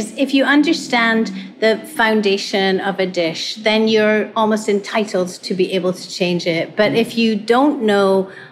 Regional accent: Hawaii, United States; But, no one's joining us, but we're from Hawaii.

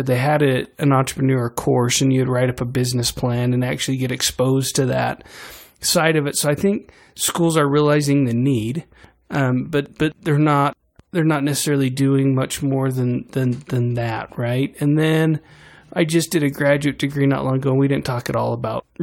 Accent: Kearns, Utah, United States; I grew up in Kearns, and so it was kind of rough there

